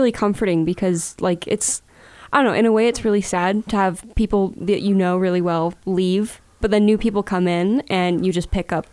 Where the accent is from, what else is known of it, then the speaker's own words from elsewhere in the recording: Utah, United States; So, I grew up here in Carbon County. I graduated from Carbon High School, obviously. This is my second year at USU Eastern.